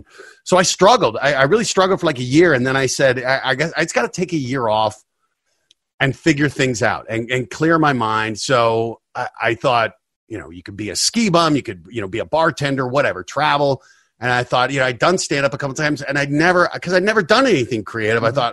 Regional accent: Denver, Colorado, United States; You know, I grew up in Denver, and it was just, hey, you work hard, you go to college

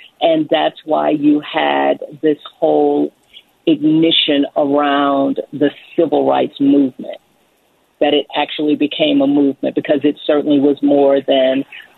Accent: Baton Rouge, Louisiana, United States; I'm not sure if you all know, but I am from Baton Rouge, Louisiana.

